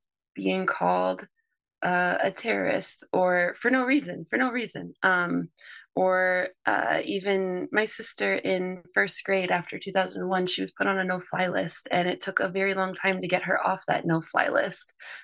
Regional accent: Seattle, Washington, United States; also born or lived in Orlando / Spartanburg / Baltimore; now in Newark, United States; I was born in Orlando, Florida. I grew up in Seattle, Washington. I've lived in Spartanburg, South Carolina, and I've lived in near Baltimore, Maryland, and now I'm in Newark, Delaware.

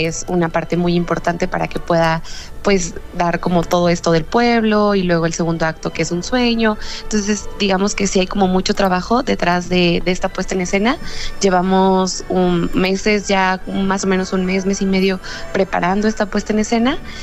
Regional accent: Mexico City, Mexico; yo no soy originaria de Monterrey, soy de aquí, de la Ciudad de México.

